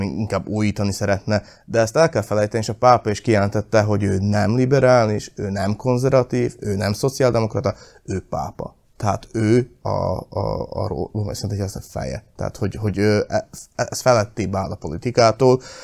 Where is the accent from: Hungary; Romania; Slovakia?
Slovakia; Felvidék; felvidéki magyar vagyok, és azért sokkal fontosabb nekünk a felvidéki magyaroknak